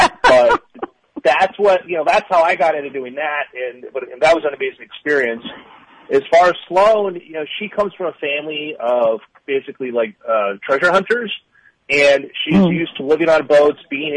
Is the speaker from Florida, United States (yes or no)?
yes; Florida, United States; Well, you know, I grew up in Florida